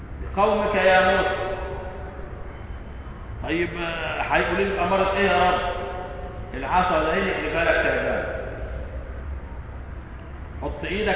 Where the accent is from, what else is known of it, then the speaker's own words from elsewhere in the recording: Egypt; احنا عندنا في مصر نقول اماره.